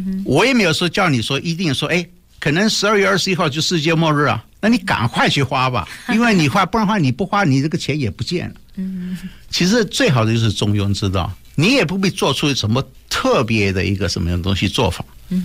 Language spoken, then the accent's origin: Chinese; Taiwan; 就像我们记得我们从台湾来的，以前记不记得50年代有那种防空洞